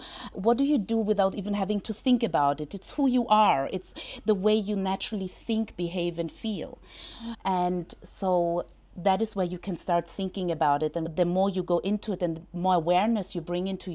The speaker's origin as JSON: {"language": "English", "country": "Austria", "tie": "born or raised there", "also_born_or_lived": "Israel / England", "moved": "yes", "lives_now": "United States", "said": "Yeah, so basically I was born in Israel. I grew up in Austria. I lived in England, and now I live in the United States."}